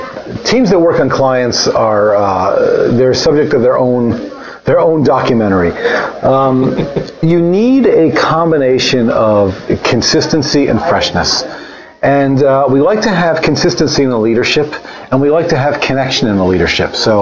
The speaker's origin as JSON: {"language": "English", "region": "New York", "country": "United States", "tie": "born or raised there", "said": "Well, I grew up in New York, and all my buddies were going to be lawyers and doctors and, finance guys."}